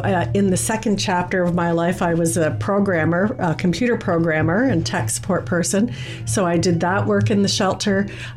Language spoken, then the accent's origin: English; Prince Edward Island, Canada; now in Kingston, Canada; I'm originally from PEI.